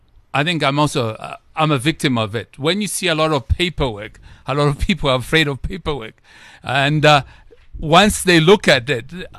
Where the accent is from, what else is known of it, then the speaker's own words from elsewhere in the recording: Zambia; now in South Africa; I'm from Zambia, but I'm a resident of South Africa.